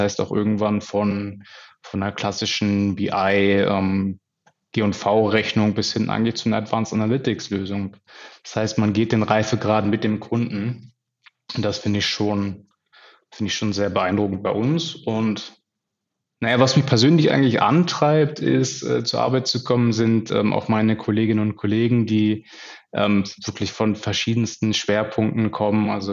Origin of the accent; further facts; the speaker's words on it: Hanover, Lower Saxony, Germany; so als gebürtiger Hannoveraner